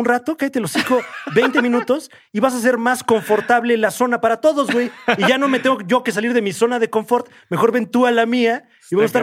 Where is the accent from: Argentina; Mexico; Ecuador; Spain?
Mexico; Y a lo mejor, siendo mexicano, luego no entiendes por qué en otros países son así.